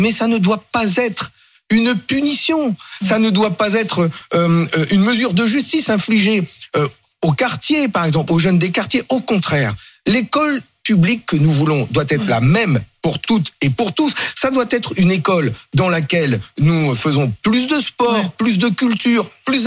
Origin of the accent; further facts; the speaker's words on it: Grande-Synthe, Hauts-de-France, France; Ce qui se passe chez moi dans le Nord, à Grande-Synthe, est effroyable.